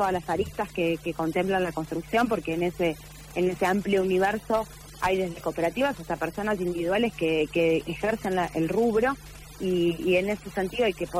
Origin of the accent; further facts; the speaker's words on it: San Luis, Argentina; venimos de una provincia, venimos de San Luis